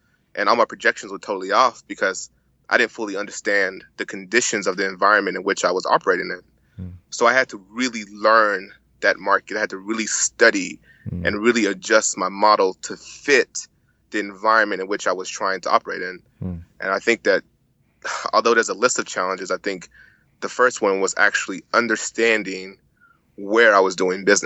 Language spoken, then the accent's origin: English; Houston, Texas, United States; also born or lived in New Mexico; Being a Nigerian in the diaspora, being born in effectively New Mexico, but being raised in Houston